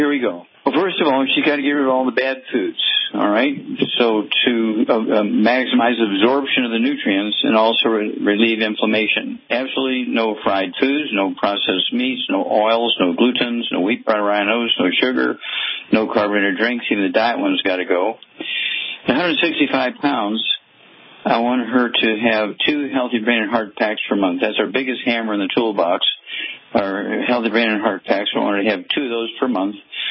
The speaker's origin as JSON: {"language": "English", "region": "Missouri", "country": "United States", "tie": "born or raised there", "said": "Okay, Chuck, let's go to Missouri. That's my home state."}